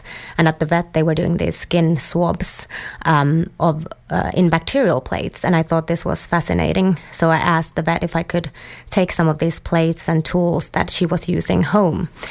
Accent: Finland; So I did a bachelor and master's degree in my home country in Finland in biology.

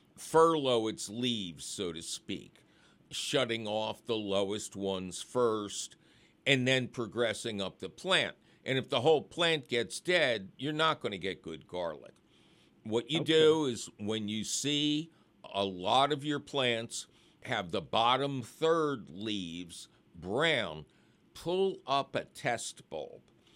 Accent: Philadelphia, Pennsylvania, United States; which was located back in my hometown of Philadelphia.

